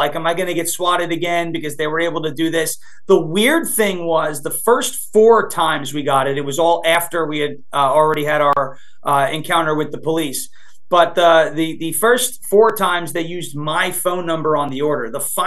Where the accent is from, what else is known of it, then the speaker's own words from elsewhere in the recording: New York, United States; now in Tennessee, United States; I'm from New York and that's not pizza. So I could say that. I live in Tennessee now, but that's still not pizza, even though I'm down here and I love it down in this state.